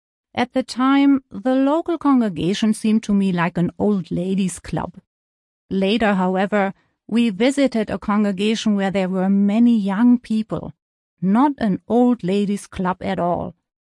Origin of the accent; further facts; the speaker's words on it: Graz, Styria, Austria; I was raised in Graz, Austria.